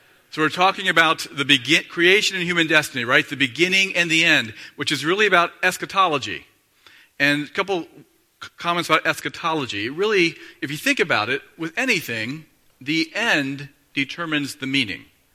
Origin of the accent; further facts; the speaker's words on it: Ohio, United States; I grew up in Northeast Ohio, so that tells you about what I think.